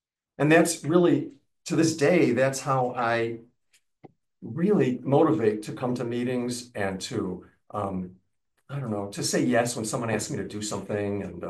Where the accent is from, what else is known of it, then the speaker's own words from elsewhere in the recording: Chicago, Illinois, United States; I'm from Chicago, and we used to go out drinking all the time.